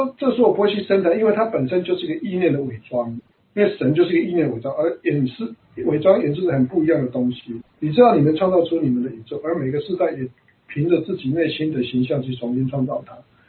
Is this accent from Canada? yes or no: no; Taiwan; accent: Taiwanese; 我们台湾话说